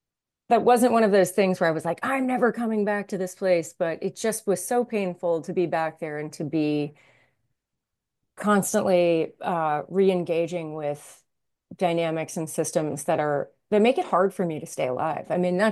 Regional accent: Miami, Florida, United States; also born or lived in Boston; I am originally from Miami, Florida, but yes, as you mentioned, I was moved around quite a lot.

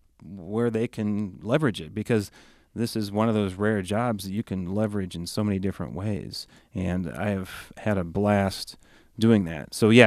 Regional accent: Cedar Falls, Iowa, United States; born there; I was born in Cedar Falls

